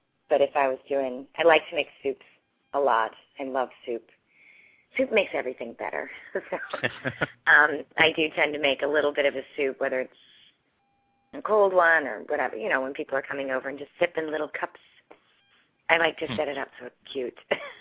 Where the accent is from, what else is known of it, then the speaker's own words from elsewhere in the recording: Ireland; I keep saying I'm Irish, but it's true. I'm very Irish and social.